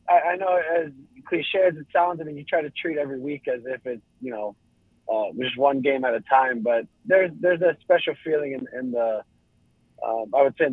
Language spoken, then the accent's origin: English; Hawaii, United States; I thought USC and UCLA were kind of the most storied programs when I was growing up in Hawaii.